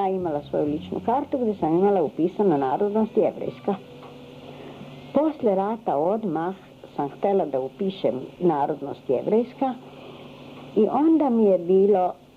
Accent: Croatia; born there; first language Hungarian; Serbian is a second language; Ja sam rođena u Hrvatskoj, ja Hrvatska nisam. Ja sam, moj materinji jezik je mađarski

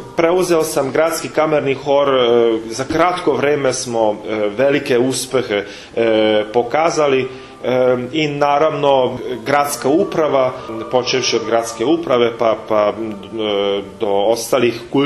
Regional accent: Bajmok, Vojvodina, Serbia; also born or lived in Subotica / Hungary / Austria; ja sam rođen u Subotici. Zapravo u bolnici sam se rodio, ali nedaleko od Subotice u Bajmoku sam odrastao do svojih 16, znači do gimnazije sam bio u Bajmoku. Gimnaziju sam već ovdje u Subotici pohađao i maturirao. Kasnije sam otišao, bio sam u Mađarskoj dugo godina

